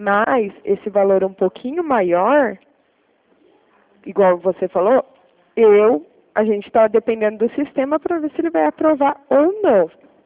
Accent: Limeira, São Paulo, Brazil; Eu sou daqui de Limeira.

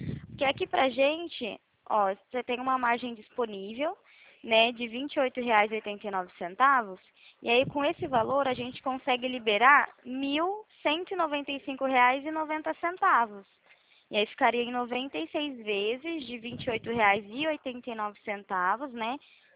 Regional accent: Limeira, São Paulo, Brazil; Eu sou da cidade de Limeira, do estado de São Paulo.

